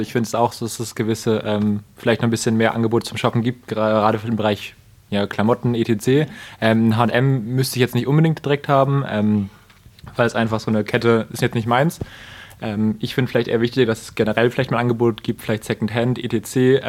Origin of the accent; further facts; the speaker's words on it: Föhr, Schleswig-Holstein, Germany; born there; Ich bin auch auf der Insel geboren und ja, ich gehe auch noch in die 13. Klasse auf der Island Fair School